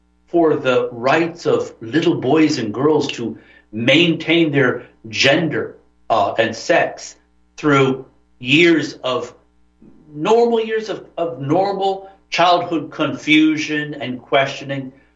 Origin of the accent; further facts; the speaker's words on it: New Jersey, United States; I came out the other side the victor because I'm from North Jersey.